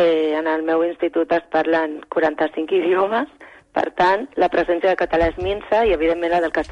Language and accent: Catalan; Catalonia, Spain; Catalan is a second language